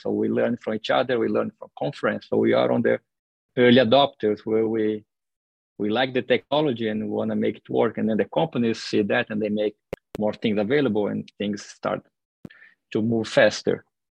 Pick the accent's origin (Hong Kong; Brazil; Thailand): Brazil; now in United States; I'm originally from Brazil